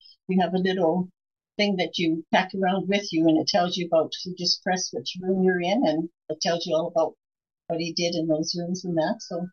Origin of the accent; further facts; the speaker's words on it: Calgary, Alberta, Canada; I grew up in Calgary, and the center part of Calgary is in a valley.